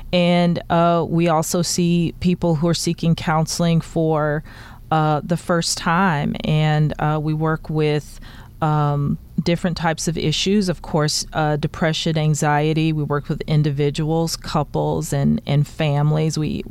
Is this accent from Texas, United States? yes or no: yes; Marshall, Texas, United States; I moved back home. I'm originally from Texas, from Marshall, Texas